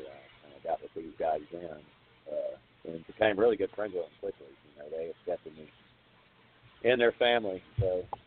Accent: Opelika, Alabama, United States; East Central. It's in Lee County.

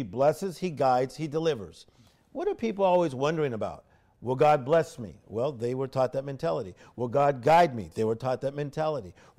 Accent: Compton, California, United States; So the fact that I was raised poor in Compton, California, it would be so easy for my mindset to create my mood set and say, this is my life.

